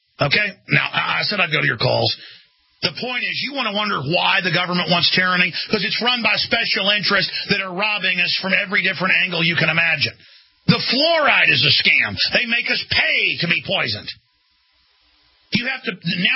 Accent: Dallas, Texas, United States; I grew up in Dallas drinking fluoride water so strong and make your head spin.

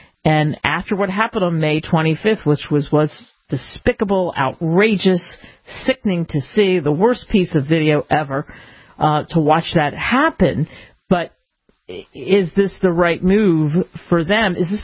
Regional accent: Cherry Hill, New Jersey, United States; I grew up in Cherry Hill, New Jersey, a stone's throw over Philadelphia's bridge

